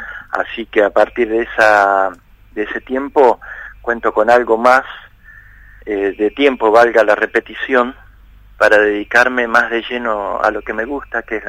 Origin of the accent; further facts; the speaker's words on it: Santa Fe, Argentina; yo soy santafesino y pensaba toda la vida ser sacerdote en Santa Fe.